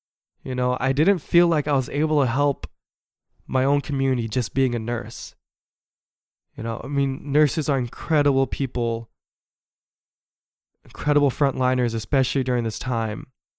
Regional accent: California, United States; You know, I'm from the Bay Area, and in the Bay Area, they pay nurses a lot.

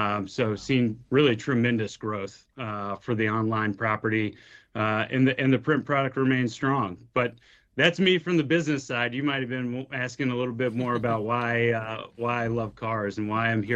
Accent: Charlotte, North Carolina, United States; I grew up with here in Charlotte, North Carolina. My parents had a piece of property outside of town, about 50 acres.

